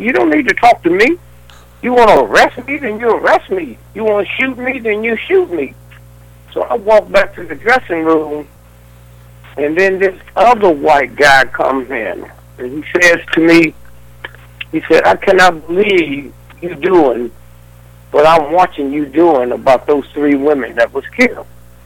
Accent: St. Louis, Missouri, United States; born there; I know nothing about show business. I didn't come from show business. I was born in St. Louis, Missouri. There was no clubs that a youngster could go to.

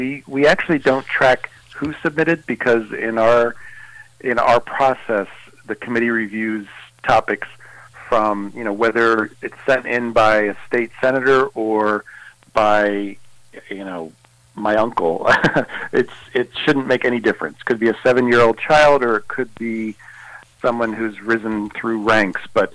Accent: Pennsylvania, United States; Well, I grew up in Chester County, Pennsylvania, so I grew up in very much the rolling hills of Chester County, and it's just a beautiful place. It was a beautiful place to grow up.

